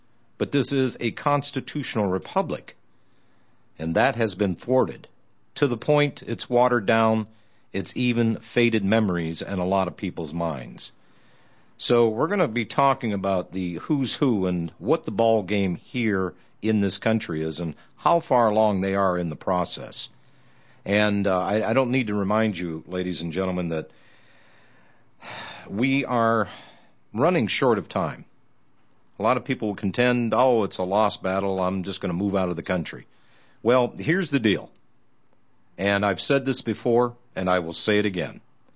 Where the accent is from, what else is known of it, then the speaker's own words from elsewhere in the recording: United States; I live here in the United States. I am an American. I was born here.